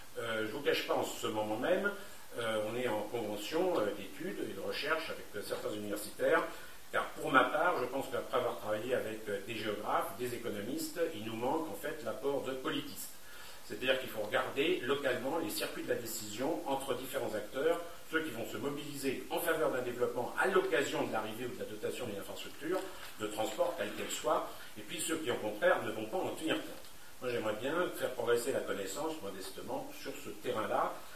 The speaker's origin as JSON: {"language": "French", "country": "France", "said": "On est français, le colbertisme, ça a existé"}